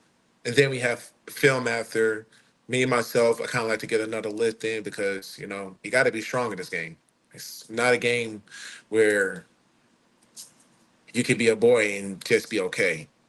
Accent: Kansas City, Missouri, United States; Especially, I'm from Kansas City, Missouri, so I always like the rivalry between Kansas City and the St. Louis Rams.

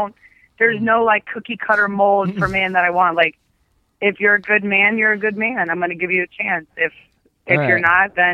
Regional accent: Cleveland, Ohio, United States; he knows I'm from Cleveland

